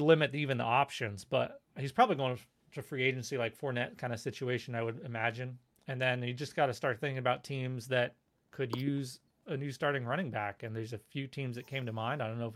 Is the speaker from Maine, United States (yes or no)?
yes; Maine, United States; I grew up in Maine